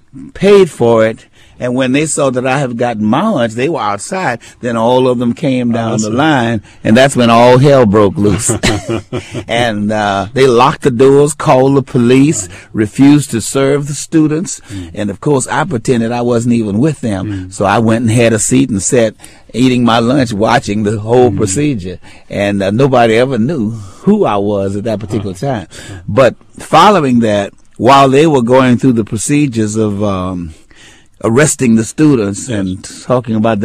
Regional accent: New Orleans, Louisiana, United States; And, of course, I am a Creole from New Orleans, Louisiana.

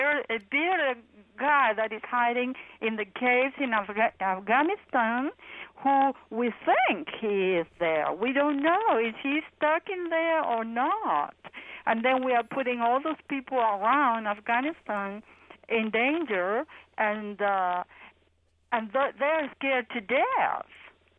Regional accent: United States; And as an American, I have the choice to say how I feel

